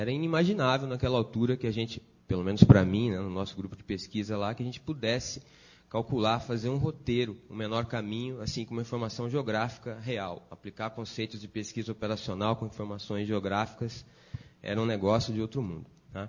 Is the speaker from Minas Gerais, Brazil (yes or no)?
yes; Itajubá, Minas Gerais, Brazil; Bom, eu sou de Itajubá, deve ter muita gente pensando que raio seria Itajubá